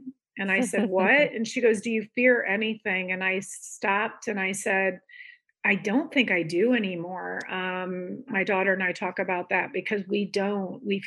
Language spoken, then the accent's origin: English; Midwest, United States; moved away as an adult; now in Atlanta, United States; different than I had a wonderful growing up in the Midwest, but I didn't want her in a vanilla world.